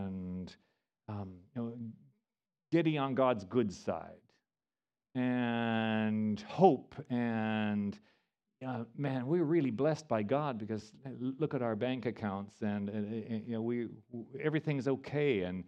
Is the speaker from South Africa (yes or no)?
yes; Indian Ocean coast, South Africa; I grew up on the Indian Ocean of South Africa.